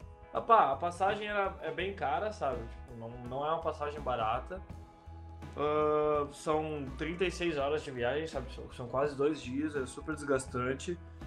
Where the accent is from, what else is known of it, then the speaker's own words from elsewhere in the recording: Estrela, Rio Grande do Sul, Brazil; Não, eu nasci, cresci e morei em Estrela a vida toda.